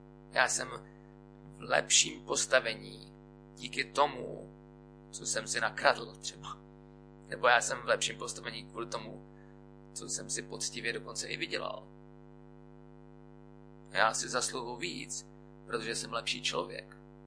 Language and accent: Czech; Prague, Czechia; A říkám, no já jsem jako z Prahy, já jsem tam, a on, jako jak slyšel, že jsem z Prahy, se teda omlouvám, prostě jsem se v Praze narodil